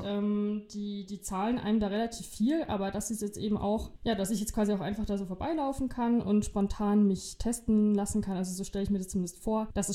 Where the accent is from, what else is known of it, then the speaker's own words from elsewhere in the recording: Germany; ich als Deutscher